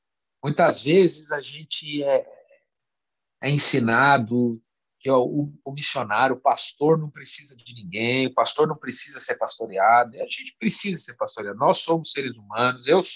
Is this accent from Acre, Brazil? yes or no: no; Bragança Paulista, São Paulo, Brazil; Eu sou de São Paulo, mesmo a cidade, eu cresci no interior, em Bragança Paulista, é uma cidade maior